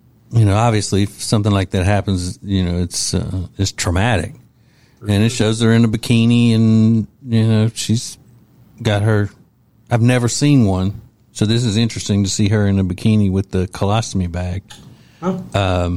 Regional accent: Winfield, Louisiana, United States; there was this old man in my hometown of Winfield, Louisiana.

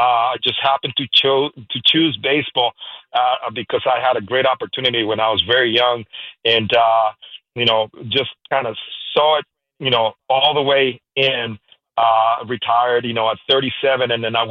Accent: Puerto Rico; my background, I grew up in Puerto Rico

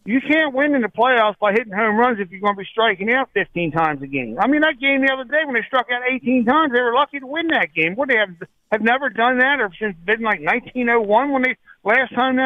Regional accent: Delaware, United States; You was in my home state doing that.

